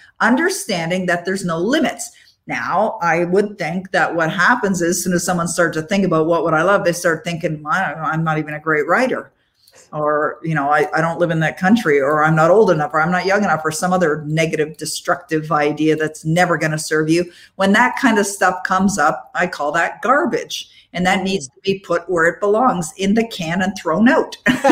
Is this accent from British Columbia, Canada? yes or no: no; Ontario, Canada; I don't live in the United States. I'm a Canadian. I live in the nation's capital of city of Ottawa